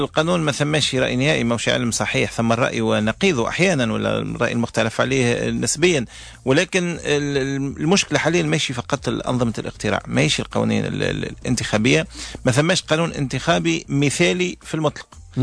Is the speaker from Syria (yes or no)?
no; Tunisia; ان نحن كتونسيين قاسين ياسر لانفسنا